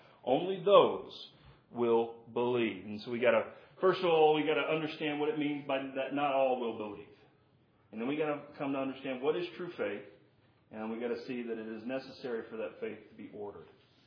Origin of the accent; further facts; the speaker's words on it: the South, United States; I'm from the South. And in the South, some of our grandparents are known as Big Mama.